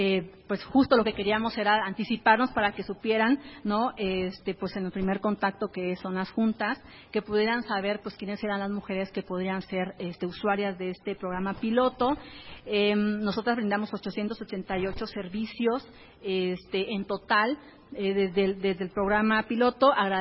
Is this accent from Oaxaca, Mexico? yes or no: yes; Oaxaca, Mexico; yo soy de Oaxaca, primer lugar por brecha